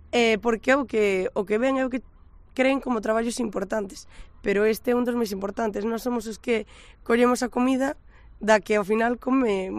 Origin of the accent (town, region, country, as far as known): Muros, Galicia, Spain